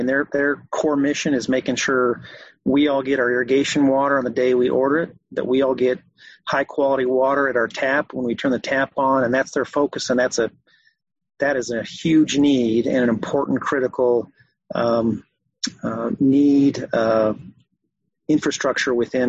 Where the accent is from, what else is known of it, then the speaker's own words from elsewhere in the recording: Colorado, United States; I'm from Eastern Colorado, so I know a lot about corn and sugar beets